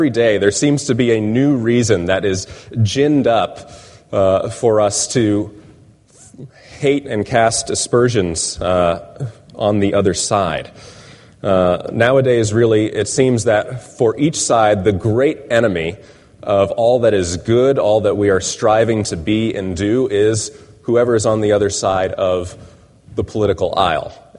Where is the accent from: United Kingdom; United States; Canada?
United States; Florida; some of the votes being counted in Florida, my home state.